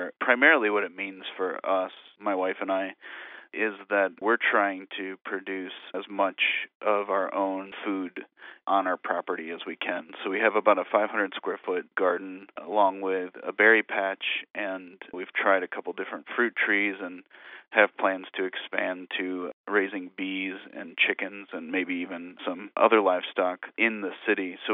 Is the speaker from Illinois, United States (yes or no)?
yes; Illinois, United States; I grew up in Northern Illinois and then attended two colleges in Illinois.